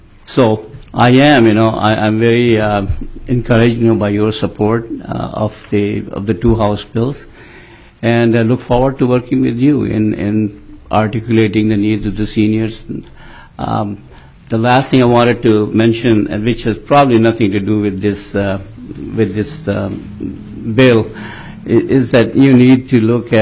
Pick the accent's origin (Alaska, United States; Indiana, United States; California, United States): Alaska, United States; Fairbanks; I'm from Fairbanks.